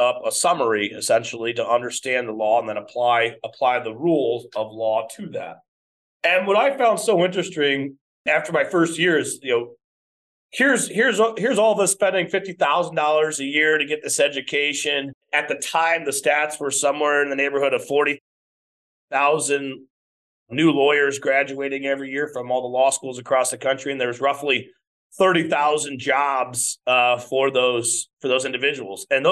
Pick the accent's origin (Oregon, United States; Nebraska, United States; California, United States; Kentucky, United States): Nebraska, United States; Omaha; now in Philadelphia, United States; No, I'm here from Omaha, but I ended up out east for school.